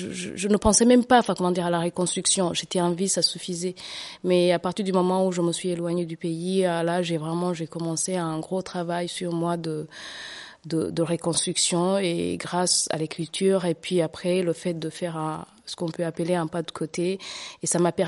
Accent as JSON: {"language": "French", "country": "Rwanda", "moved": "yes", "lives_now": "Rouen, France", "said": "j'ai 47 ans, j'ai une fille, j'habite à Rouen depuis 2015. Je suis donc originaire du Rwanda"}